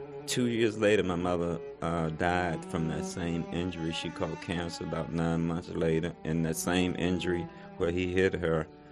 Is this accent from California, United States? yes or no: no; Georgia, United States; born there; I was born in Georgia. I was born on a family's farm.